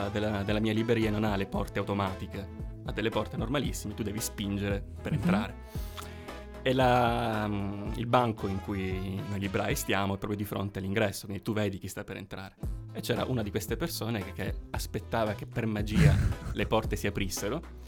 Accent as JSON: {"language": "Italian", "region": "Sicily", "country": "Italy", "said": "con dei pizzini da buon siciliani con la nostra calligrafia"}